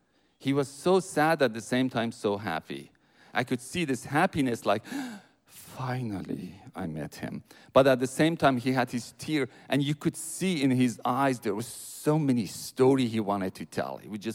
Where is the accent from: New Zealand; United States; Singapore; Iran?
Iran; Sometimes I say, hey, I'm from Iran. Please don't hold that against me.